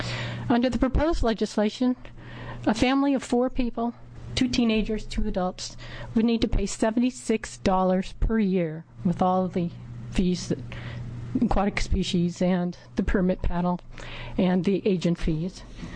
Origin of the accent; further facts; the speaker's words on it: Corvallis, Oregon, United States; I'm from Corvallis, and this is my first time ever being at a testimony.